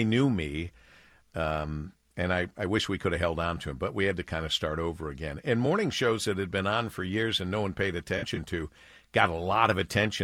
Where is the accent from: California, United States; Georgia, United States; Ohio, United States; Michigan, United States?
Michigan, United States; Monroe; I was working in New York, but I was born and raised in Monroe, Michigan, and I've never hidden that fact.